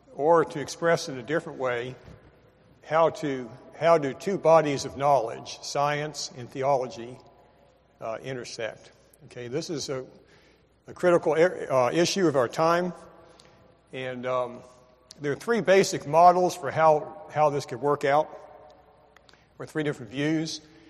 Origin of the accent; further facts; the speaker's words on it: Miami, Florida, United States; accent: northeastern; I did not grow up in Alabama. I grew up in Miami, Florida, and so I have kind of a northeastern accent.